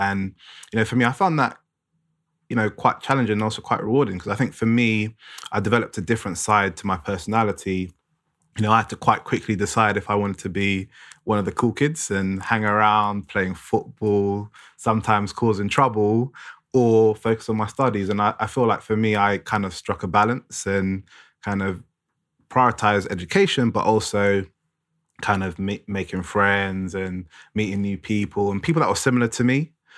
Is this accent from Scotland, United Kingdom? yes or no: no; London, United Kingdom; I grew up in North London, you know, a nice neighbourhood.